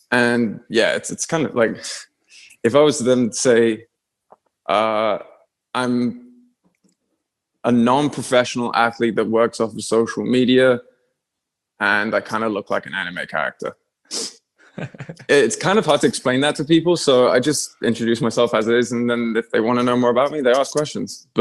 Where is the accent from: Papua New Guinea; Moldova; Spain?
Spain; also born or lived in Singapore / United Kingdom; Yeah, I was born in Singapore. I lived there for 6 years. So at the age of six, I moved to the UK and then lived there for 3 years. And then I moved over to Spain.